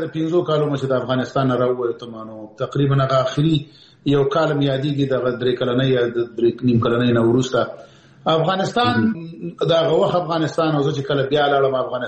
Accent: Peshawar, Khyber Pakhtunkhwa, Pakistan; زه پېښور کې د اول صف نه نیولې تر 12 پورې ما ته درس ویلی دی

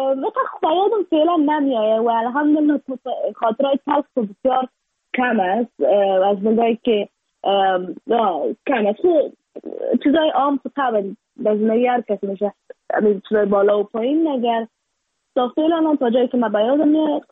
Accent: Afghanistan

